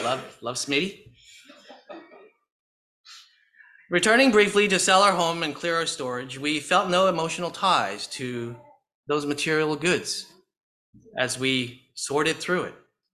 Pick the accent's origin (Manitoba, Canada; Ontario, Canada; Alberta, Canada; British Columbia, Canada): Ontario, Canada; Toronto; accent: Canadian; My wife and I were living in the suburb of Toronto in Canada, that's my accent, with our two kids in a dream home that we bought near a picturesque lake.